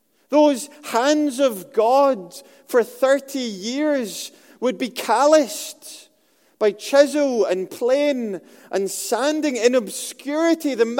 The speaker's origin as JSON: {"language": "English", "region": "Scotland", "country": "United Kingdom", "tie": "born or raised there", "said": "I was brought up in Scotland in the public education system, which isn't very good, as you could probably tell from my grammar."}